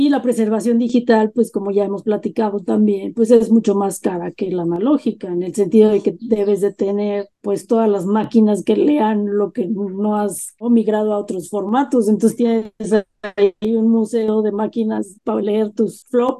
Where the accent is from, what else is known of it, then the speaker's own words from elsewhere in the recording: Mexico; como mexicanos, los códices es un magnífico ejemplo porque nos representa